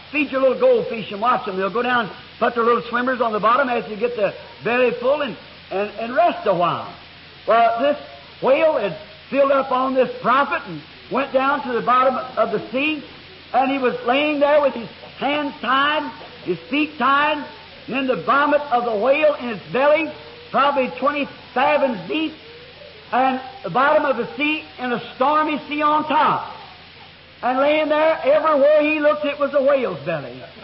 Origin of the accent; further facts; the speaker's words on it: the South, United States; I'm a Southerner. I'm slow, and I just can't think of it too fast.